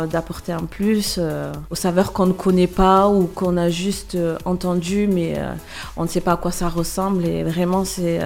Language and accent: French; France; je suis française mais avec mes origines marocaines